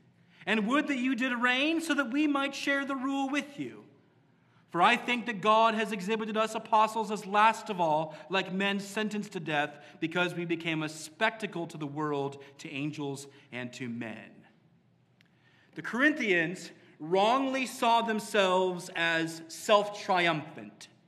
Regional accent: Iowa, United States; Iowa nice is a cultural label that is sometimes used to describe the people of my home state.

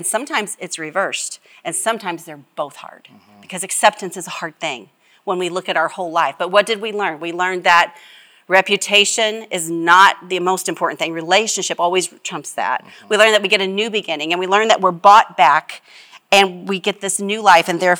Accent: Ohio, United States; accent: twang; I know that I am from Southern Ohio, actually, and I moved around a lot. But if I get really tired, I tend to have a twang in my voice, some may say.

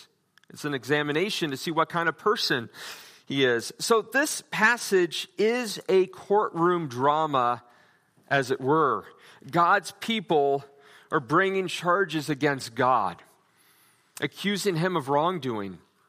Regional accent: Nebraska, United States; The dumbest one, in my opinion, that comes to my mind sadly occurred in my home state of Nebraska.

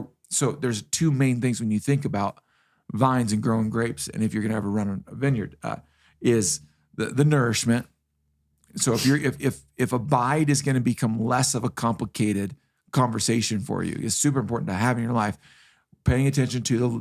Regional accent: Kansas, United States; also born or lived in Indiana; I grew up in Kansas and Indiana.

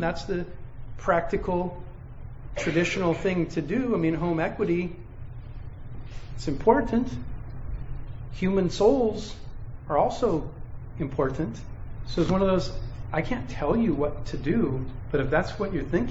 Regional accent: California, United States; And then me and my dad and brothers, because we grew up in California

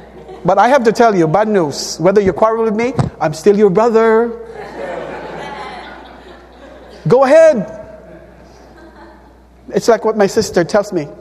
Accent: Philippines; Not because, you know, I'm Filipino, you're white, you're black. When I was in New York, I'm still working in New York.

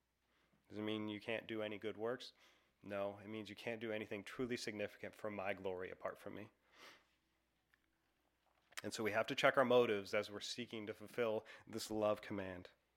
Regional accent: Massachusetts, United States; maybe this is because I came from Massachusetts, but I've heard people say over and over again, I hate people, I'm so done with people.

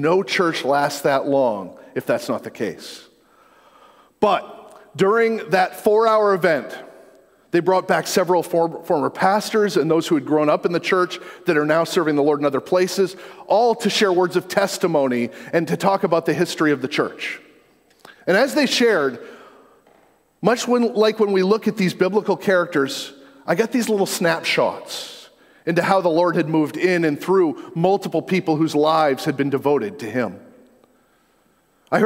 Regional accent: Maine, United States; I'm from Maine. There are little stores all over the state of Maine that are really hot spots for gossip.

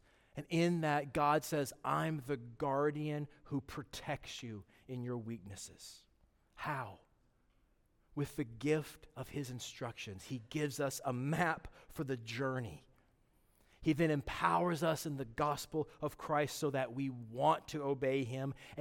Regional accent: the South, United States; sorry, but I'm from the South, so I say Baal because it's easier to remember.

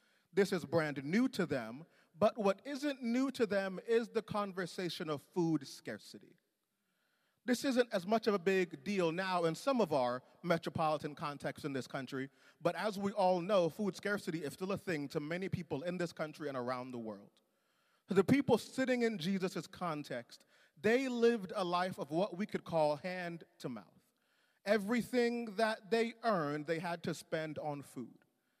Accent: Jamaica; I'm a Jamaican. For me, it's like rice.

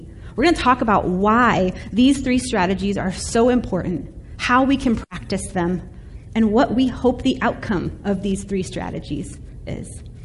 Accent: Chicago, Illinois, United States; I grew up in Chicago when the Bulls were winning championship after championship, and all of our eyes were constantly glued to the television

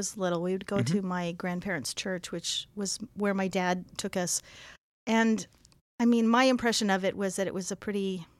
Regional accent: Mexico City, Mexico; also born or lived in Texas; I was born in the United States, but I always say that I grew up in Mexico because that was kind of the formative years.

